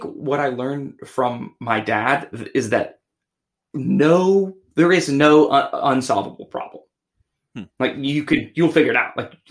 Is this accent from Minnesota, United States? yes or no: no; West Virginia, United States; So I grew up in West Virginia, and I probably went to probably one of the worst high schools in the country in terms of quality of education.